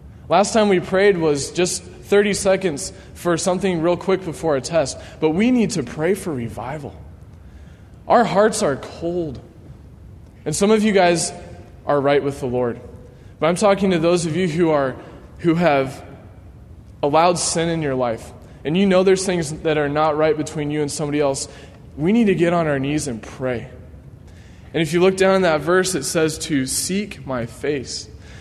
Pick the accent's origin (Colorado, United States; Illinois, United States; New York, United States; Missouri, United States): Colorado, United States; Back home where I grew up in Colorado, we live in a valley. And on three sides, there's mountains.